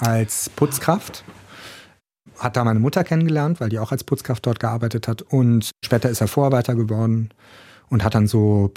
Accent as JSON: {"language": "German", "town": "Cologne", "region": "North Rhine-Westphalia", "country": "Germany", "tie": "born or raised there"}